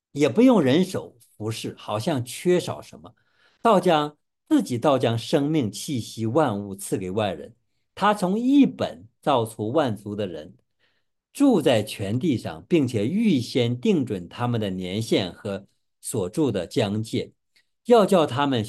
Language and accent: Chinese; China; 实际上希腊人跟我们中国人是一样的，就都喜欢拜很多的神明